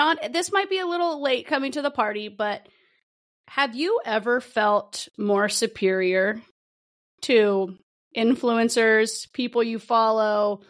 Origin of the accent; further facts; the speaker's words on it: California, United States; also born or lived in Midwest; Because we're from California. We're California girls.